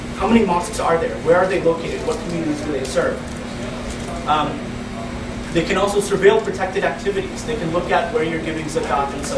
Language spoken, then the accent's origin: English; United States; This is alarming to me as an American, as a lawyer